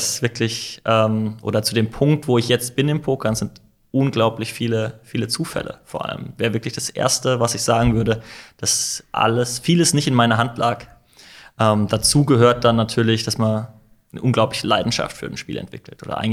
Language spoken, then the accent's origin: German; Baden-Württemberg, Germany; Ja, komme mal aus einem schönen Dorf im Schwarzwald, bin ich groß geworden.